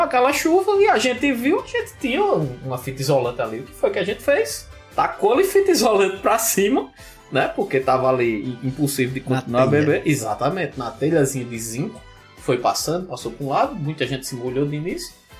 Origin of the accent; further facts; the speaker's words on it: Solânea, Paraíba, Brazil; acho que vocês sabem que eu sou lá de Solânia, né?